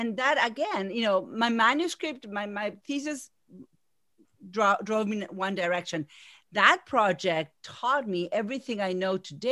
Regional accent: Buenos Aires, Argentina; moved away as an adult; now in United States; I moved from Buenos Aires, which is a city, to south of Boston in a beautiful area by the coast.

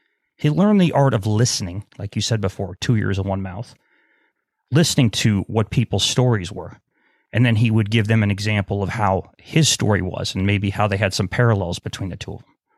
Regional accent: Pennsylvania, United States; I grew up in Pennsylvania. I didn't grow up in New York or New Jersey.

